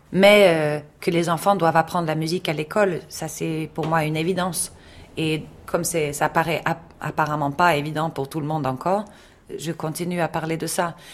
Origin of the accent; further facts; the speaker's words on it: Sweden; j'ai grandi en Suède dans un univers, on va dire, très conscient politiquement.